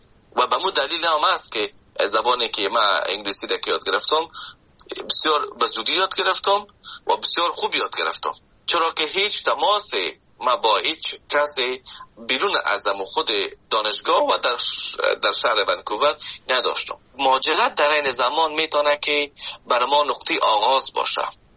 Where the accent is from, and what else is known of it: Afghanistan; now in Canada